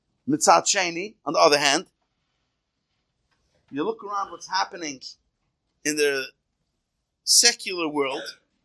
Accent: Nevada, United States; Then you go to my hometown in Southern Nevada.

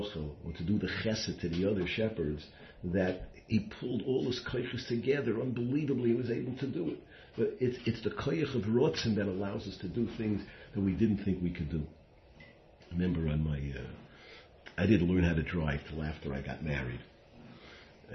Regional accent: New York City, New York, United States; I grew up in Washington Heights. I didn't know from a jack, whatever, what's Jack doing in the back seat.

